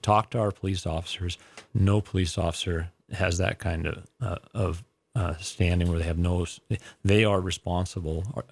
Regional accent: Idaho, United States; Well, I grew up here in Idaho with an open primary.

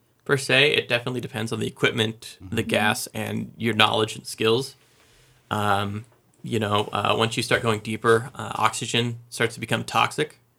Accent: Diamond Lake, Washington, United States; So actually, I grew up on Diamond Lake, which is over in Eastern Washington, and I wanted just to go scuba diving around there.

